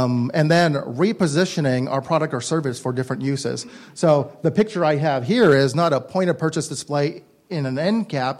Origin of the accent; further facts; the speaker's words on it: California, United States; I'm from California, they all do a missions project, and they create a model of a mission.